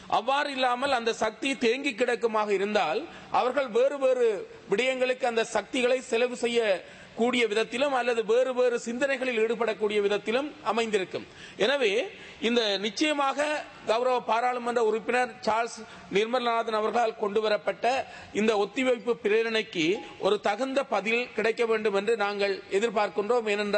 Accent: Eastern Province, Sri Lanka; நான் கிழக்கு மாகாணத்தைச் சேர்ந்தவன், மட்டக்களப்பு மாவட்டத்தைச் சேர்ந்தவன்

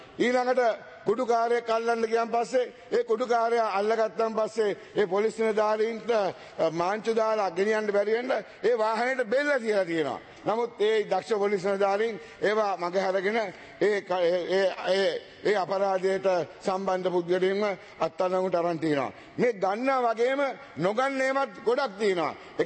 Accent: Eastern Province, Sri Lanka; අපේ පළාත නැගෙනහිර පළාත මං කිව්වා සම්පූර්ණ වෙනස් පළාතක්.

